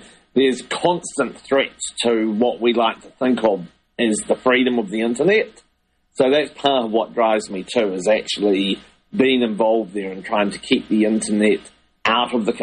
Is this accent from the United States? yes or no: no; New Zealand; But as a New Zealander, I don't want the government of Egypt